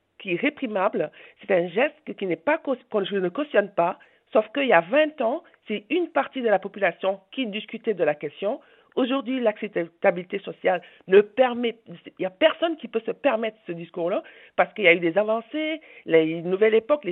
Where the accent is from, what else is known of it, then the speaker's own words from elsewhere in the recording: Quebec, Canada; En tant que Québécoise, je m'interroge aussi là-dessus d'origine africaine.